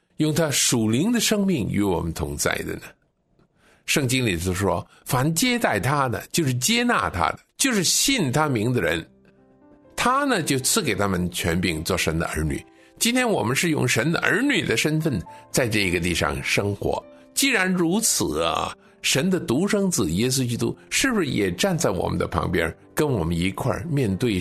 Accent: Beijing, China; also born or lived in Tianjin; 后来呢，我的父亲呢就带着全家呢到了天津，在那个地方呢我就生下来了。想不到一个广东人，但是呢生在天津。那后来到五岁的时候呢，我们就搬到北京去了，那就在北京上学。所以我现在跟您的谈话呢，就是在那个时候所学的北京话。

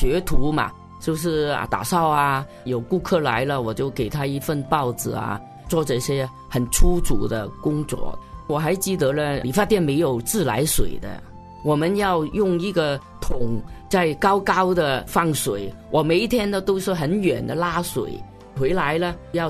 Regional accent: Hong Kong; 我在香港的一个农村长大的，到十二岁第一次进学校。

